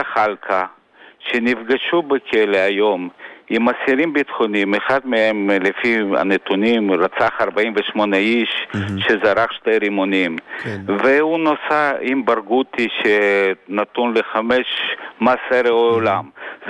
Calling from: Rishon LeZion, Central District, Israel; מראשון לציון, אנחנו לא מכירים.

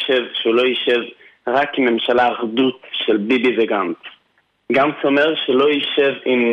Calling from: London, United Kingdom; אני מטלפן מלונדון, אני גר בלונדון.

